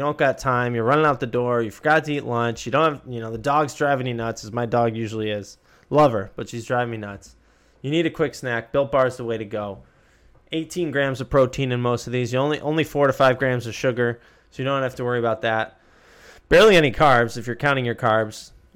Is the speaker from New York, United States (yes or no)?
yes; New York, United States; I grew up watching the Mets. You know, I grew up in New York. So I like that style of baseball.